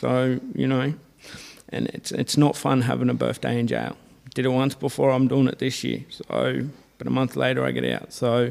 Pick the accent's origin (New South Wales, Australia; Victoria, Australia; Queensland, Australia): New South Wales, Australia; I'm from New South Wales, Blue Mountains, Wiradjuri tribe.